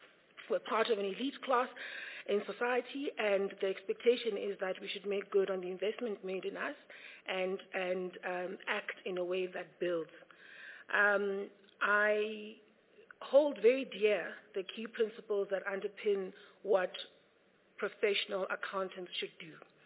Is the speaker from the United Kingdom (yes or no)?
no; South Africa; I am a South African, first and foremost. I am passionate about this country and its prospects.